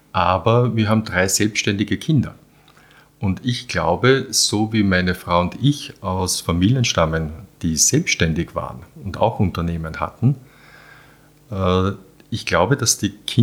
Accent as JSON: {"language": "German", "region": "Vienna", "country": "Austria", "tie": "born or raised there"}